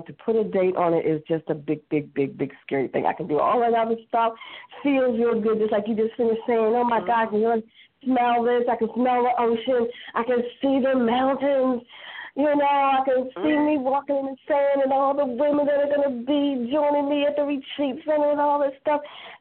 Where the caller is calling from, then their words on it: Baltimore, Maryland, United States; And I'm from Baltimore